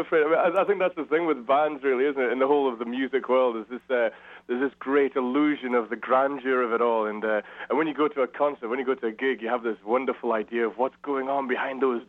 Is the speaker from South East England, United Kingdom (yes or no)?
no; Scotland, United Kingdom; I grew up in Scotland, but my father was Greek